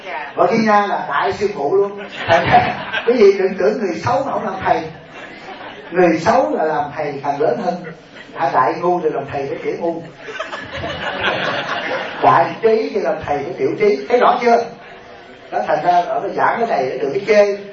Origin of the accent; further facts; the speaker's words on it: Southern Vietnam, Vietnam; Tại vì tôi á, nấu cà ri á, là tôi phải bỏ, tôi là người Nam nè.